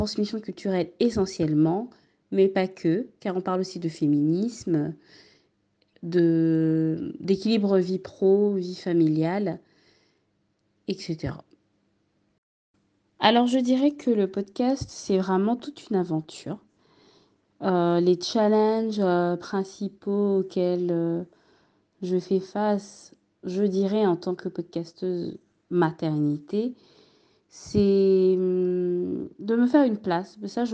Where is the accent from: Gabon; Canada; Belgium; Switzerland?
Gabon; now in France; j'ai 31 ans. Je suis gabonaise, j'habite en France